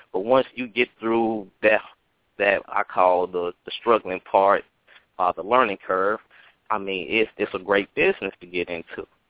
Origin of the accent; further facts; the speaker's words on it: Mississippi, United States; I'm from Mississippi, and I definitely don't see it there, and even out here, it's none at all.